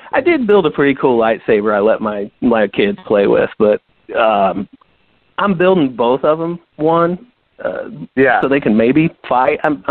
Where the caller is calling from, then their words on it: St. Louis, Missouri, United States; from St. Louis.